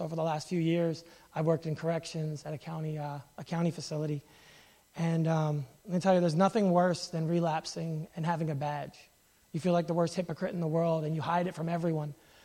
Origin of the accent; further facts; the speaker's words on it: New Jersey, United States; I am 33 years old, and I'm from New Jersey.